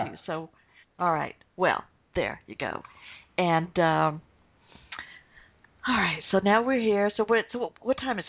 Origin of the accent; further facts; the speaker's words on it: the South, United States; accent: southern; I'm worried about your accent, my southern accent.